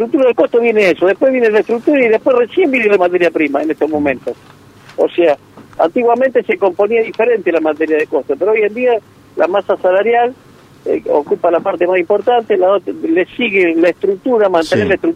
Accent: Rosario, Santa Fe, Argentina; acá en Rosario, porque yo soy rosarino

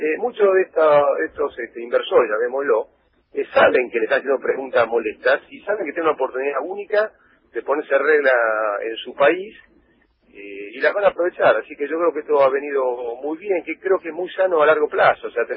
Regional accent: Argentina; como los argentinos tendemos a dejar todo para el final

